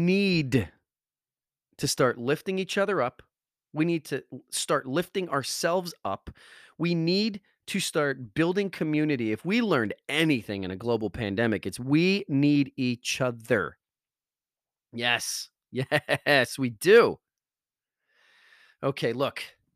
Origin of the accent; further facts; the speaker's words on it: Wallington, New Jersey, United States; I grew up on Locust Ave in Wallington, New Jersey, the street named after a bug, okay?